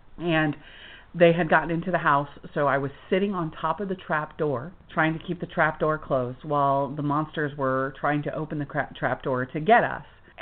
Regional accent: Florida, United States; I grew up in Florida where the snakes are mostly poisonous most of the time.

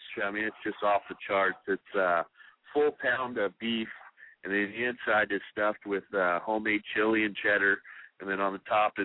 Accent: California, United States; No, I'm not. I'm from California.

